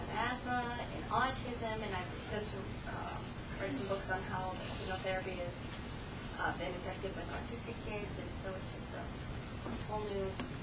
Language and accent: English; Rapid City, South Dakota, United States; also born or lived in Singapore; I just recently relocated 2 weeks ago back to my hometown of Rapid City, South Dakota, in Black Hills, after 17 years away, the last 12 overseas, and I just moved after 3 years in Singapore.